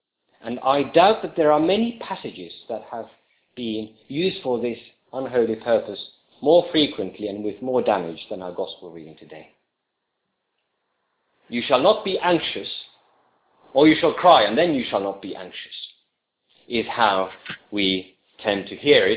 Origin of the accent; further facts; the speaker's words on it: Finland; When I was a child growing up in Finland